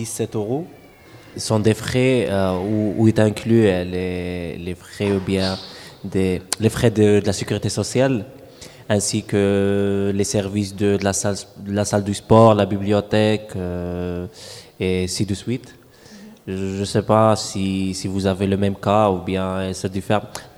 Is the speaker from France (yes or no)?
no; Morocco; Chez nous, au Maroc